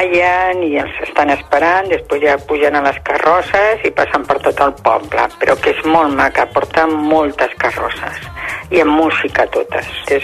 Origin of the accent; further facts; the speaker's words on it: Andalusia, Spain; perquè nosaltres som d'Andalusia i el 24 és un dia molt important